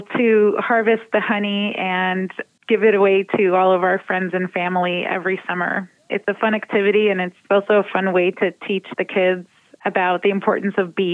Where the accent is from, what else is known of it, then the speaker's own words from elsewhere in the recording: Russia; English is a second language; now in United States; Yeah, we're from Russia, and we moved here all together in 1993.